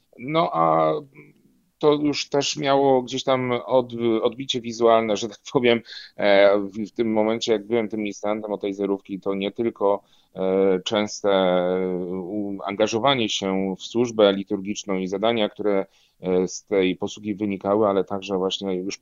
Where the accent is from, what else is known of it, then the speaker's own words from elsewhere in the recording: Ostrów Wielkopolski, Greater Poland Voivodeship, Poland; to też było blisko mojej miejscowości rodzinnej, bo ja z Ostrowa Wielkopolskiego pochodzę